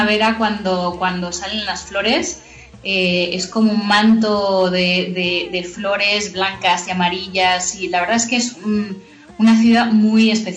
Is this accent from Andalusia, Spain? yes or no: no; Madrid, Community of Madrid, Spain; now in Boston, United States; Sí, sí soy española. Nací y crecí en España, y aunque mi aspecto es poco español, de hecho me hablan en inglés directamente por la calle cuando me ven, sorprendo a la gente cuando hablo español, pero sí, soy de Madrid.